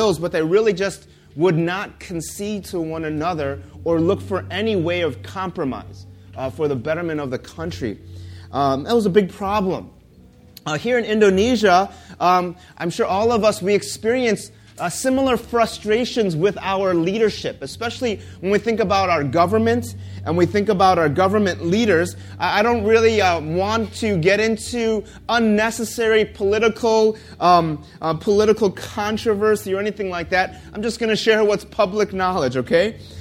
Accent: United States; I'm from the United States, and the United States has its fair share of problems when it comes to these leadership voids.

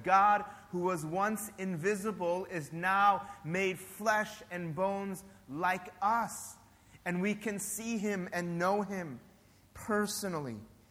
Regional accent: Chicago, Illinois, United States; I remember wanting so badly to go back to Chicago because that's my hometown and that's Obama's hometown.

